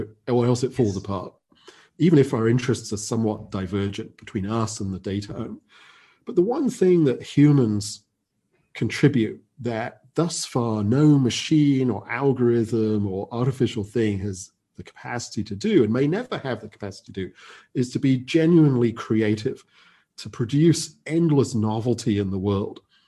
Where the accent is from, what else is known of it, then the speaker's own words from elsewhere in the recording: England, United Kingdom; So I was born in England. Actually, my father is American. My mother is British. I grew up in England